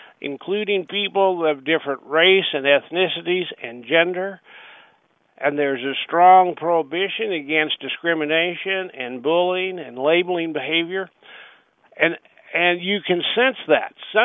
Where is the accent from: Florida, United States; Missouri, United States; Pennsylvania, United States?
Missouri, United States; You know, I come from Missouri, a small town in Missouri, and you know, I've had my fair share of being described as a hick or a hillbilly because I do have a different speech pattern